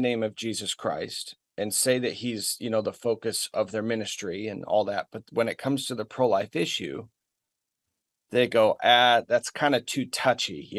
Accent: Washington, United States; now in Florida, United States; Like, I came from Washington State. I moved to Florida last January.

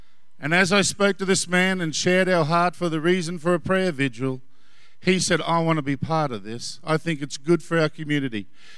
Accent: Bundaberg, Queensland, Australia; I'm from Bundaberg

